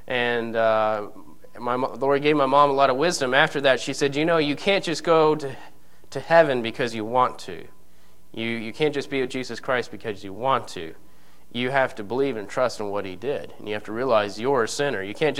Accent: Canada; born there; I was saved as a young boy in Canada. I was born in Canada.

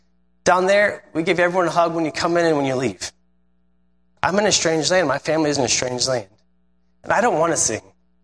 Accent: Indiana, United States; I know I grew up here. I was born in Northwest Indiana, lived the first 27 years of my life here.

